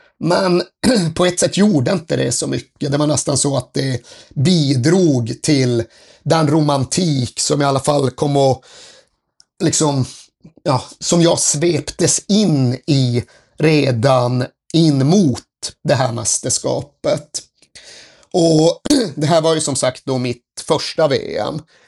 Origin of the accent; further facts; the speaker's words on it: Norrland, Sweden; Men uppe i norr, där jag kommer ifrån, var det 16 sidor.